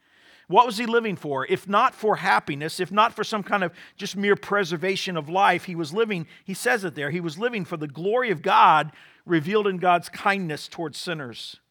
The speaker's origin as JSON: {"language": "English", "country": "United States", "said": "Don't stone me this morning. I'm an American."}